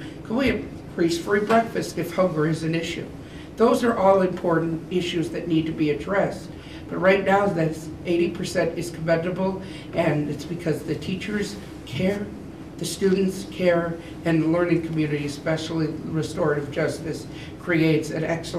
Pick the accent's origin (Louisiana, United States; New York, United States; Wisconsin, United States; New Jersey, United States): Wisconsin, United States; Whitewater; I'm originally from Whitewater, Wisconsin.